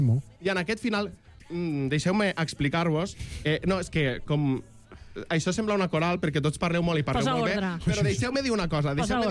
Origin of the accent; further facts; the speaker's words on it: Catalonia, Spain; nosaltres, que som catalans